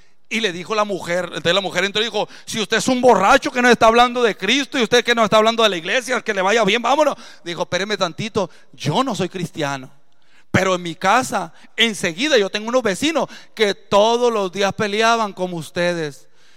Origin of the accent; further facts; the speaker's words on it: Sinaloa, Mexico; Yo también soy de Sinaloa